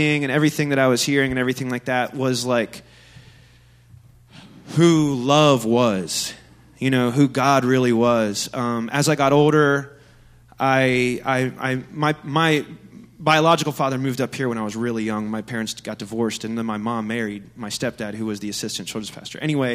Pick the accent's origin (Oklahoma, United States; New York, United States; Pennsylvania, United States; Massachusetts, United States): Oklahoma, United States; Tulsa; And like he said, as far as pastor's kid goes, I was raised in Tulsa, Oklahoma.